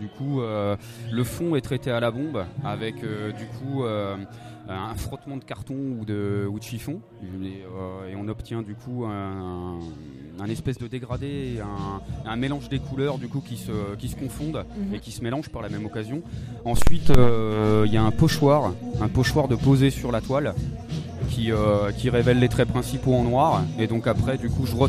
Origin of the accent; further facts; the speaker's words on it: Tours, Centre-Val de Loire, France; je suis de Tours